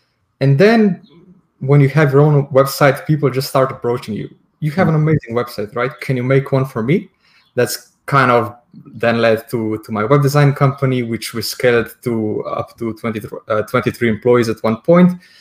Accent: Slovenia; English is a second language; I come from Slovenia, a very tiny country right next to Italy.

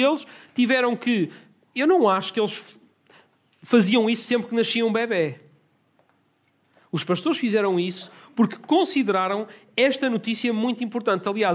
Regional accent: Vila Nova de Gaia, Norte, Portugal; Cresci em Gaia, lá no Norte.

